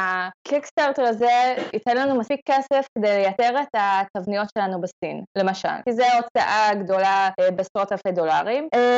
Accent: United States; Hebrew is a second language; now in Israel; אני עליתי לארץ לפני 11 שנים, 12 שנים, מווירג'יניה, פיטסבורג, מארצות הברית.

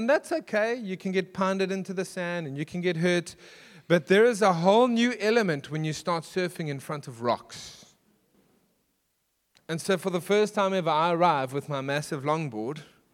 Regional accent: Nelspruit, Mpumalanga, South Africa; I grew up with surf stories my whole life, but I was stuck inland. It's like born to be a surfer, but stuck inland.

